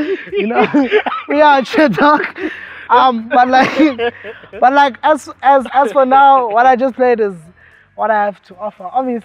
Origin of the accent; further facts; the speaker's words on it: Kagiso, Gauteng, South Africa; West side! So I'm from Kagiso. I'm born and raised there, you know. Yeah, that's about it. That's where I come from.